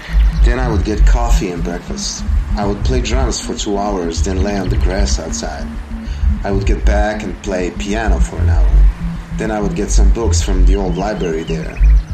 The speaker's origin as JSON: {"language": "English", "region": "Belgrade", "country": "Serbia", "said": "I come from Belgrade."}